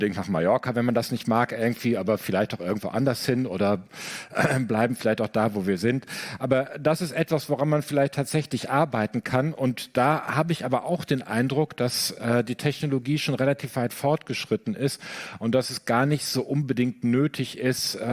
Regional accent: Germany; Ja, ich komme aus Deutschland

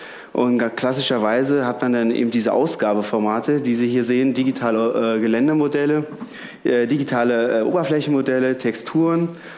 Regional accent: Berlin, Germany; Ja, wie gesagt, ich komme aus Berlin.

